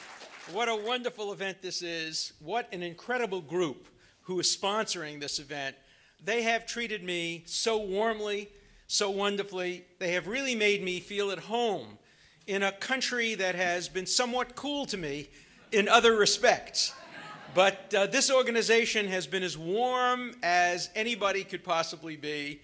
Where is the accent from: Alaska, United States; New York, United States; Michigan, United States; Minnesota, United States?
New York, United States; Brooklyn; I come from Brooklyn where we talk very, very, very fast.